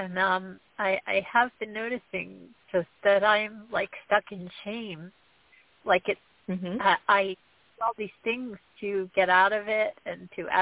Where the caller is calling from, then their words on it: New Jersey, United States; I'm calling you from New Jersey.